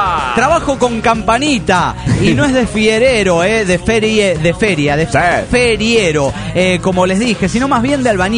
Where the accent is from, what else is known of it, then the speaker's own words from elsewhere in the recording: Cochabamba, Bolivia; de Cochabamba, Bolivia.